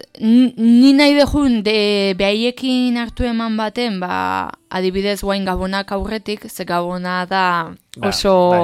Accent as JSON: {"language": "Basque", "town": "San Sebastián", "region": "Basque Country", "country": "Spain", "said": "eta Donostitik nator"}